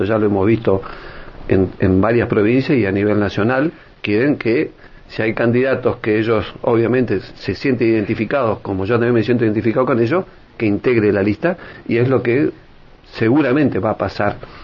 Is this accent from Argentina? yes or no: yes; Argentina; como argentino y como político